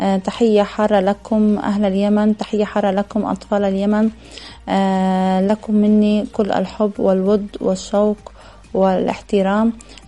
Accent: South Lebanon, Lebanon; أنا كأم لبنانية جنوبية بالخصوص أربي أولادي على حب الوطن

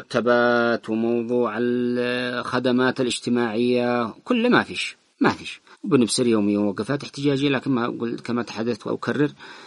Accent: Yemen; وأن نتكاتف كيمنيين ونعالج مشاكلنا بمشاكلنا

